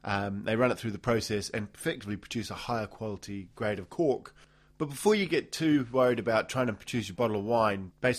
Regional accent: New Zealand; As a fanboy of New Zealand wine, being a Kiwi that is, I'm pleased that Tesco is listing more New Zealand stuff.

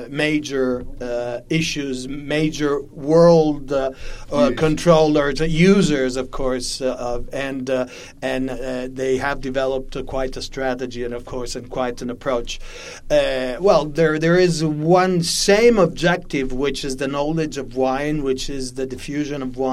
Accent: Italy; English is a second language; people are surprised when I say I come from Italy and I live in Italy, of course

